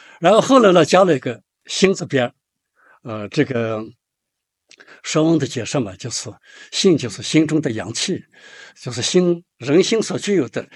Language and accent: Chinese; China; 我们中国人的文化就是这样，没有用的，我们对这也不大感兴趣